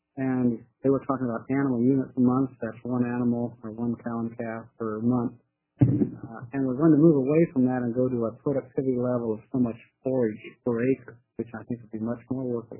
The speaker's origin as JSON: {"language": "English", "town": "Powell Butte", "region": "Oregon", "country": "United States", "tie": "born or raised there", "said": "I'm going to use my hometown of Powell Butte, so we have 7 or 9 inches of rainfall"}